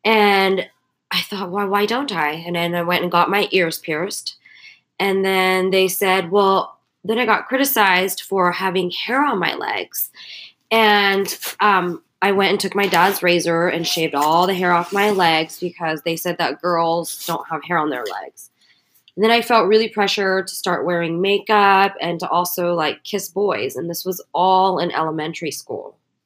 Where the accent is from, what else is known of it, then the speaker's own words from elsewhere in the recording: Tokyo, Japan; I grew up in Tokyo, Japan, where I attended a public and private school.